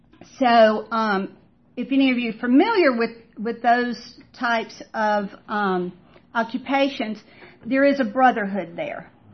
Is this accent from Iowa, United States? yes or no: no; Atlanta, Georgia, United States; born there; I was born in 1952 in Atlanta, Georgia, to two working parents.